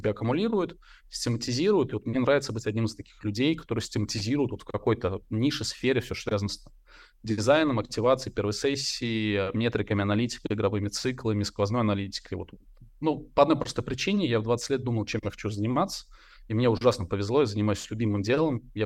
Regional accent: Samara, Samara Oblast, Russia; я из Самары, из заводского района

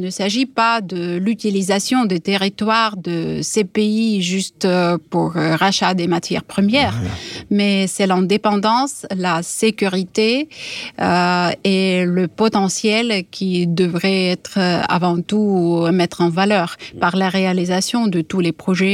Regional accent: Perm, Perm Krai, Russia; de ma région natale, de Perm

